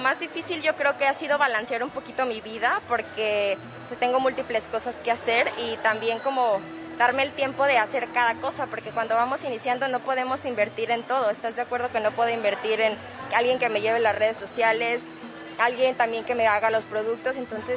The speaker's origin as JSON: {"language": "Spanish", "town": "Puerto Vallarta", "region": "Jalisco", "country": "Mexico", "tie": "born there", "said": "nací en Puerto Vallarta"}